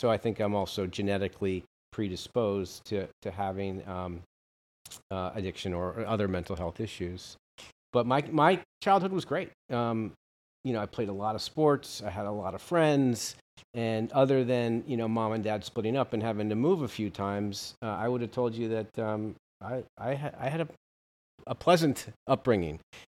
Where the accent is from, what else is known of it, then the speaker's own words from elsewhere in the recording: New Canaan, Connecticut, United States; I grew up in New Canaan, Connecticut.